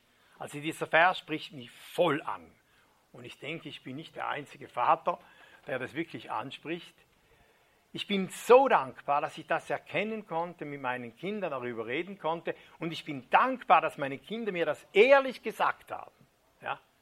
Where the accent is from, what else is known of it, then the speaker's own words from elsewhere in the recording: Switzerland; wo wir als Schweizer Servola gebraten haben